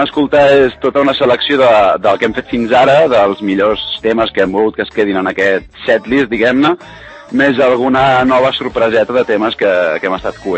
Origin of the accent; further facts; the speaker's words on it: Barcelona, Catalonia, Spain; perquè molts som de Barcelona i tenim contacte dins dels barris